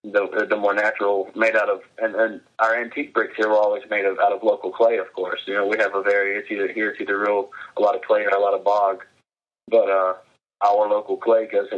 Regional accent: Gulf South, United States; Well, I grew up in the Gulf South, so naturally I knew what it was.

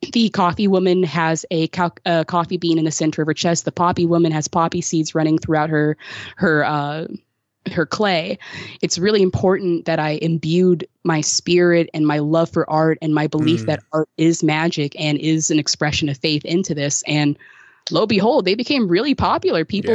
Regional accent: Southwest, United States; You know, growing up in the Southwest had such a deep impact on me

